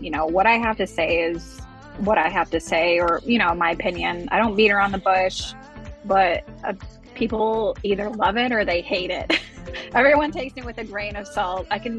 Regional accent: Charleston, United States; Hey, guys. … I'm from Charleston.

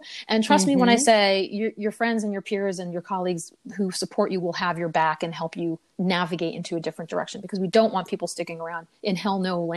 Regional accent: New Jersey, United States; As I said, I'm from New Jersey, but I'm from a part of New Jersey that is very close to New York. And if I allow myself, I can talk like this if I want to.

